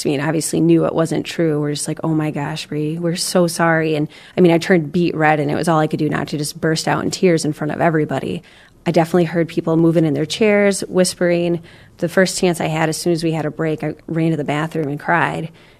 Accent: Michigan, United States; the community that I was living in and raised in, because I grew up just outside of East Lansing.

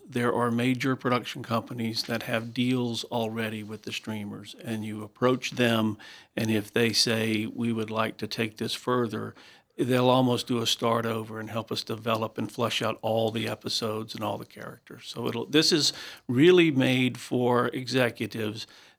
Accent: Louisiana, United States; What better place than my home state? And I just feel that when you make a Louisiana production, much like Boston or New York, you really should use Louisiana people.

